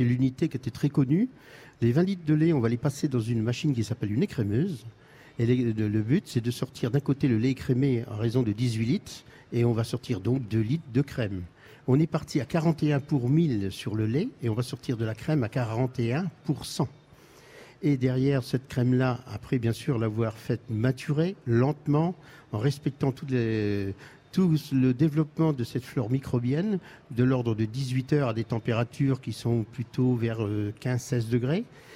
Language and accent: French; Normandy, France; parce qu'on est de Normandie